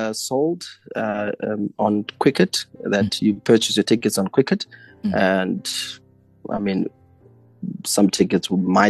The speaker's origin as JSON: {"language": "English", "country": "South Africa", "said": "myself as a South African musician"}